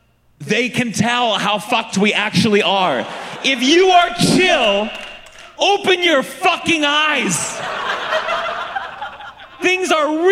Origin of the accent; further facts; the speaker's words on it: New York City, New York, United States; Bodegas. I'm from New York City. Bodegas.